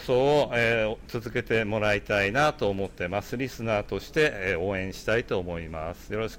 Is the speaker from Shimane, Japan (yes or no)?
no; Takasaki, Gunma, Japan; 群馬県高崎から参りました